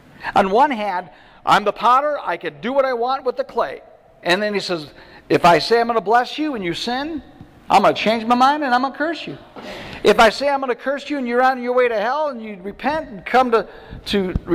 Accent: United States; But I'm an American. I don't know about you, but Americans, we got rights, you know?

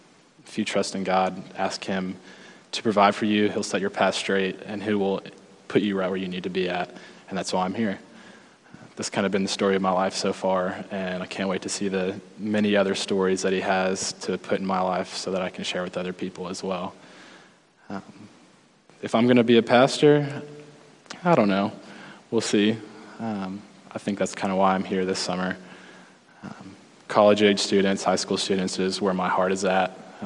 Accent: Louisville, Kentucky, United States; I'm from Louisville, Kentucky, and if you had asked me 8 months ago that I was going to be here in Alaska preaching on this Sunday to Journey Christian Church, I would have thought you were crazy.

